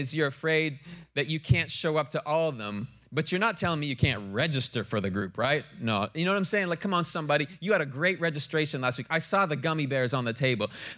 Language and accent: English; Ontario, Canada; now that I'm from the West Coast, I grew up outside the Toronto area, and I moved west to try and get that laid back West Coast snowboarder vibe.